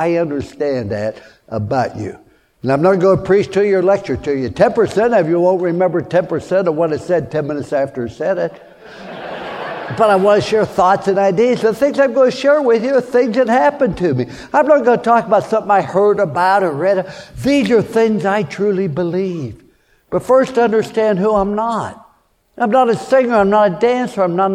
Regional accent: Fallsbury, West Virginia, United States; born there; I was born in Fallsbury, West Virginia during the Depression.

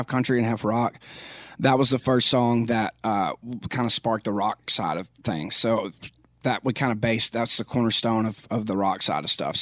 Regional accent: Philadelphia, Pennsylvania, United States; but I loved my hometown, and a lot of people, most people in Philadelphia love Philadelphia.

